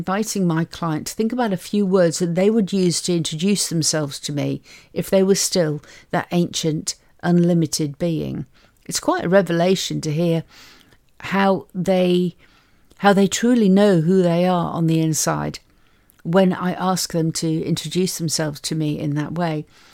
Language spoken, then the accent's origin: English; Liverpool, North West England, United Kingdom; I was brought up in Liverpool. I moved to the south of England, had lots of elocution lessons to banish the accent.